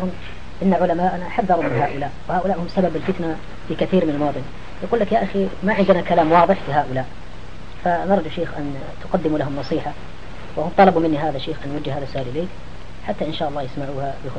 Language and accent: Arabic; Algeria; سؤال آخر يكثر تداوله عندنا في الجزائر عند الشباب